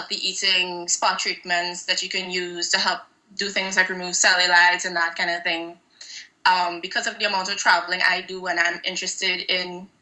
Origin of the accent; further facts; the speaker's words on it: Trinidad & Tobago; Oh, I am from Trinidad.